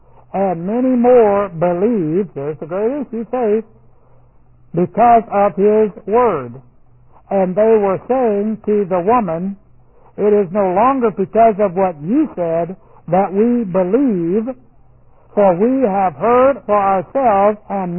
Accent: Texas, United States; But this is where I'm from. I'm from Texas. But I live here.

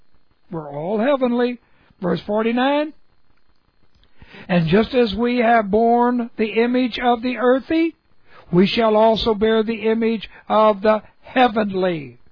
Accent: California, United States; born there; also born or lived in Texas; I was born in California, but really, I became a Texan, and now I don't even think about that first birth in California.

